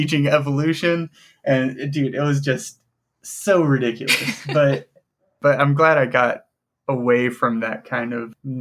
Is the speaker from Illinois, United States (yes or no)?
no; Mississippi, United States; So I am originally from Mississippi